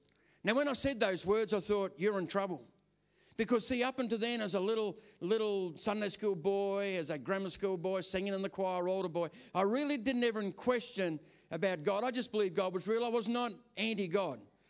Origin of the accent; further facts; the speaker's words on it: Tasmania, Australia; But I grew up in Tasmania on the northwest coast on a farm, right? So I was a little church boy.